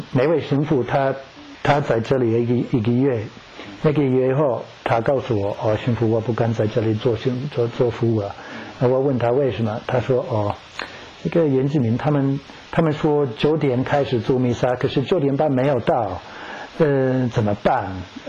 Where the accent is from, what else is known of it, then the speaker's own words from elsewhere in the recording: New Zealand; Chinese is a second language; 可是我小的时候在国小，我们做那个艺术课